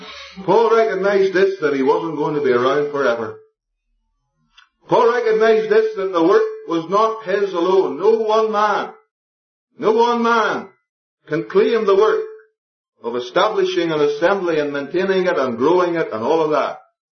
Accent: Ballymena, Northern Ireland, United Kingdom; Well, I'm not a Plymouth brother. I'm a brother from Harryville and Ballymena.

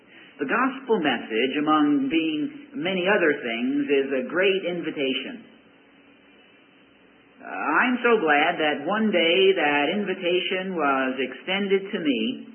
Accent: Iceland; When you're born in Iceland, you're born into the Lutheran Church. That's automatic. I grew up in the Lutheran Church.

